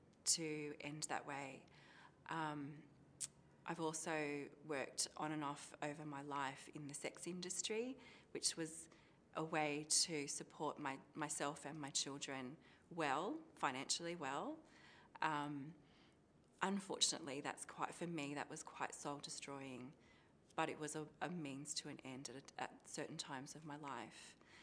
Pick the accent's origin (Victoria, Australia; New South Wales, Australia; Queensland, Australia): New South Wales, Australia; Sydney; I'm from Sydney, Australia.